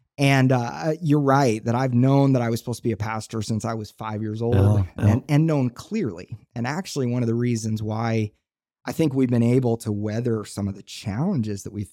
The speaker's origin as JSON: {"language": "English", "town": "Tulsa", "region": "Oklahoma", "country": "United States", "tie": "born or raised there", "said": "I was raised in Tulsa, Oklahoma."}